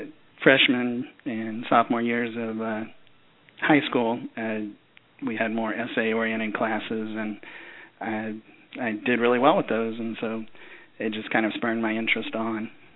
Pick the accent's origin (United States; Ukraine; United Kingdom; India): United States; Baton Rouge, Louisiana; also born or lived in South Texas / Austin; Well, I was born in South Texas and lived there until I was about 8 years old before moving to Baton Rouge, Louisiana. Stayed in the Baton Rouge area until I got out of high school